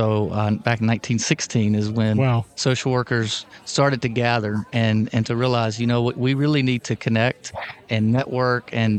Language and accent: English; Guntersville, Alabama, United States; now in Hoover, United States; No, I'm from Gunnersville, Alabama. That's where I grew up and then went to the University of Alabama. And then we ended up marrying and settling in Hoover.